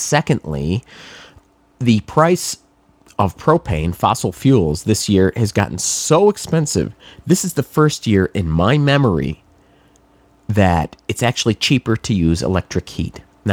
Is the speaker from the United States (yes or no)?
yes; New England, United States; Now, I grew up in New England. I am no stranger to snow and shoveling, but I am sick of it.